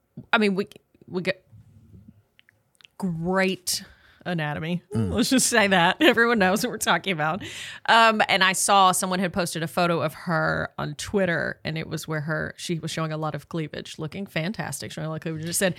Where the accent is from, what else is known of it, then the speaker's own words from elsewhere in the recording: Tennessee, United States; But everybody's from somewhere. I'm from Tennessee, and I love the Vols, too.